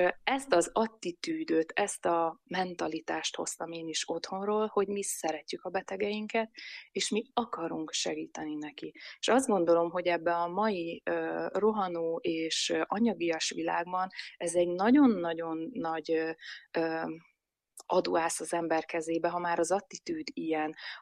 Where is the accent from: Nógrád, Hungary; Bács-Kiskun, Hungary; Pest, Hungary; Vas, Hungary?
Pest, Hungary; Nagymaros; Én Nagymarosra 10 éves koromba kerültem, én igazából itt nőttem föl. Én ha az otthonra gondolok, nekem Nagymaros az otthon.